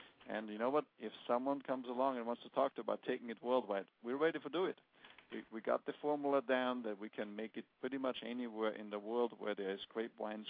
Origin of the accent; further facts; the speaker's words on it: Austria; English is a second language; the rape plant in my home country, where I come from in Austria